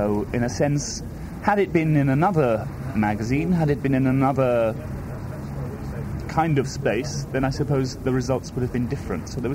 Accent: Wales, United Kingdom; born there; first language Welsh; English is a second language; This idea then of the Welsh language, it is my first language. I was born in Wales.

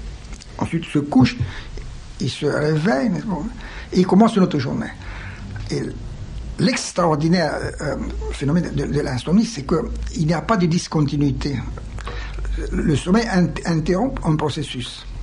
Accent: Romania; French is a second language; moved away as an adult; now in France; Alors, j'ai quitté la Roumanie, je suis venu en France, et le livre a paru en 1937, à mon absence.

